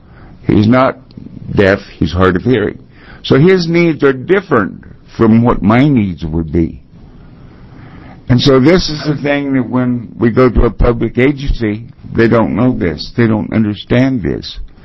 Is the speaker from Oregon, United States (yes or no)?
yes; Albany, Oregon, United States; I'm from Albany, Oregon. I was born here in Oregon